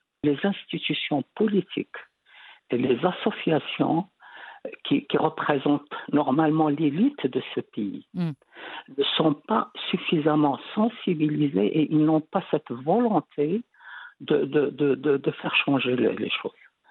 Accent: Morocco; nous aussi, nous sommes des Marocains, nous aussi, nous sommes des musulmans. Et ce qui est la réalité, nous sommes tous issus de familles musulmanes

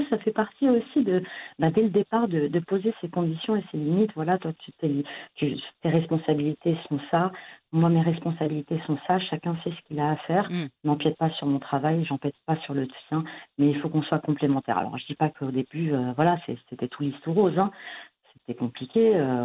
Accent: France; born there; Je suis franco-marocaine, berbère du nord du Maroc. Donc je suis aussi fille. Et donc moi, je suis née en France.

